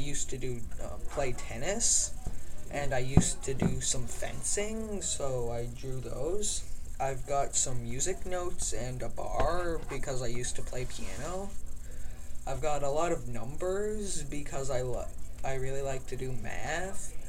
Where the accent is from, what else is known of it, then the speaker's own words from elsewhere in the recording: Canada; I've got a Canadian flag because I'm Canadian